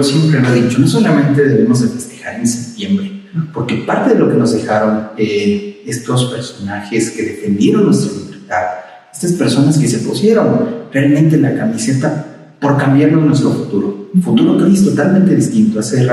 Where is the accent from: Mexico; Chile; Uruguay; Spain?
Mexico; poblano, soy yucateco, soy veracruzano, chilango. No, es con orgullo agradecer, soy mexicano.